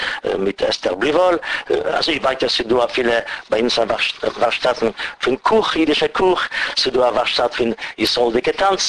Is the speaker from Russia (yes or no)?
yes; Russia; born there; German is a second language; Ich bin geboren in Russland.